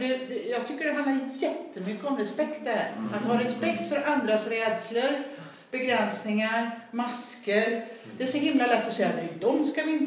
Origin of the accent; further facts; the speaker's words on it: Sweden; Vi är ju svenskar också